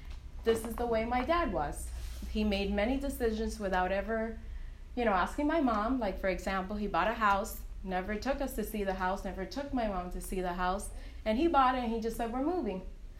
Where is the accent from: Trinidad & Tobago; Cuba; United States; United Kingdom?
Cuba; English is a second language; moved away; I was raised in Cuba. Cuba is still a communist country, and church was illegal for a decade or so while I was in Cuba.